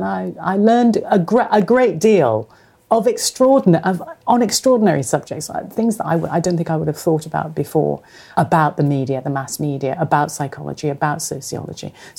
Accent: Cardiff, Wales, United Kingdom; Cardiff. We're all from Wales. We're all from Cardiff.

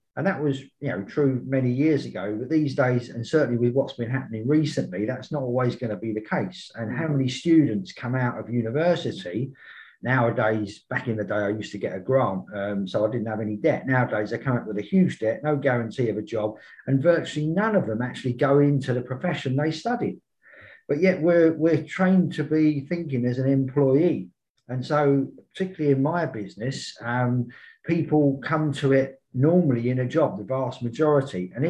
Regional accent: London, United Kingdom; I'm originally from East London, but I was a youth worker for over 30 years, mostly in and around London

